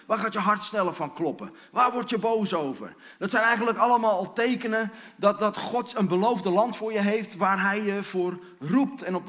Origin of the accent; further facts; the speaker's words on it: Hoorn, North Holland, Netherlands; now in Amsterdam, Netherlands; Ik ben een geboren en getogen West-Fries. En dan bedoel ik niet Friesland, maar dan bedoel ik Noord-Holland. Geboren en getogen in Hoorn.